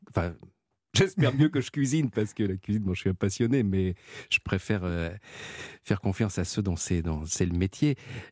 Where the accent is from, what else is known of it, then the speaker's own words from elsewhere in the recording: Nice, Provence-Alpes-Côte d'Azur, France; born there; Moi, j'adore la ratatouille. Je suis né à Nice